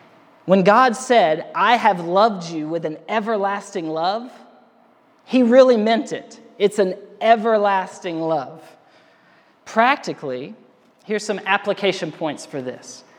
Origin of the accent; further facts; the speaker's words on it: Alabama, United States; I'm from Alabama, so I'm used to Alabama winters.